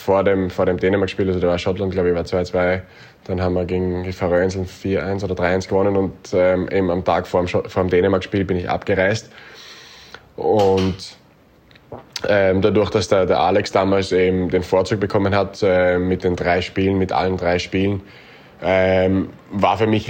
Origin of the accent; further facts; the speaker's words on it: Austria; ich bin Österreicher durch und durch. Das wird sich auch nie ändern.